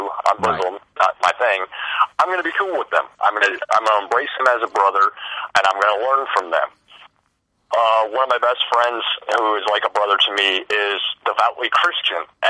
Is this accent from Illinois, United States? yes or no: no; Florida, United States; now in Ohio, United States; I grew up in the Everglades, so it is kind of different.